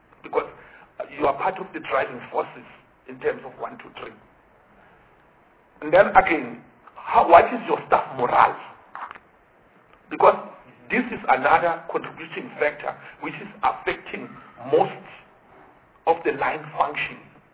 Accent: Bethlehem, Free State, South Africa; In the rural, I'm a rural boy, of course. I'm from Bethlehem, Zambanin.

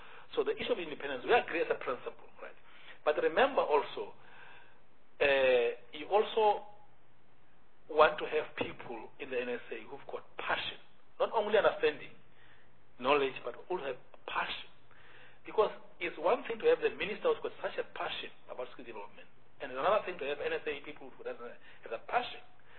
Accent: South Africa; I'm a South African

